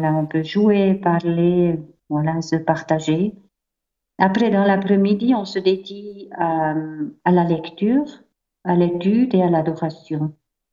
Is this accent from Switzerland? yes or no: yes; Bern, Switzerland; French is a second language; je viens de la Suisse alémanique, donc ma maman était protestante avant du mariage. Aussi, Berne est un lieu protestant, donc dans l'école, tout le monde était protestant, donc je me distinguais déjà par rapport à ça.